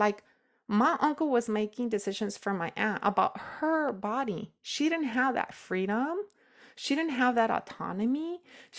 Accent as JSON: {"language": "English", "region": "Nayarit", "country": "Mexico", "said": "I'm from Nayarit, from El Rancho"}